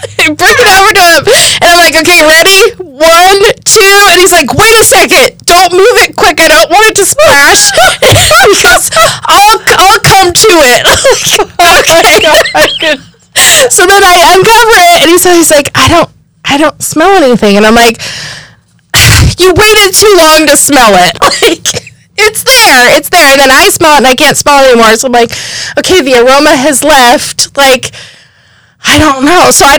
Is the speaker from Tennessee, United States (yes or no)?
no; Washington, United States; I brought my kids to go in front of his house in Aberdeen, Washington, because we're from Washington.